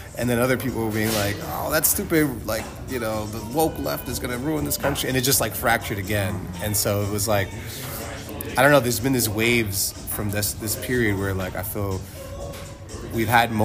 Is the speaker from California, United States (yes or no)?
no; Bronx, New York, United States; I'm like New Yorker from the Bronx.